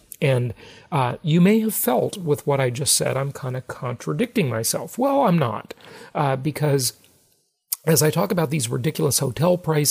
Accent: California, United States; California, my home state, is rapidly turning into a banana republic.

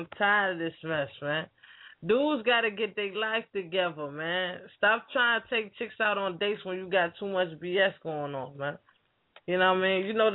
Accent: Trinidad & Tobago; but I guess that's part of it being Trinidadian and everything.

